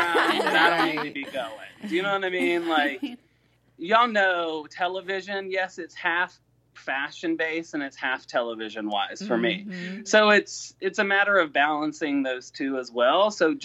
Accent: the South, United States; And raised as a Southern, I'm straight up from the South. We are raised Mr., Miss, thank you, hold the door open.

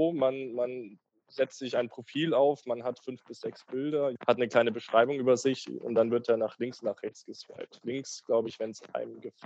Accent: Stuttgart, Baden-Württemberg, Germany; den kann man in Stuttgart, ich komme übrigens aus Stuttgart, mieten

